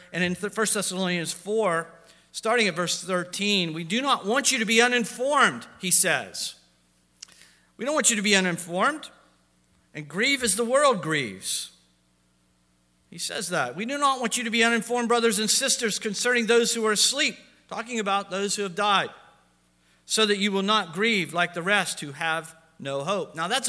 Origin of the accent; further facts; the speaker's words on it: Ohio, United States; moved away as an adult; now in Pittsburgh, United States; because bum is a lot more polite than what we say in Ohio, or what I used to say in Ohio. I'm not from Ohio anymore. I'm from Pittsburgh. Amen? Been here 20 years.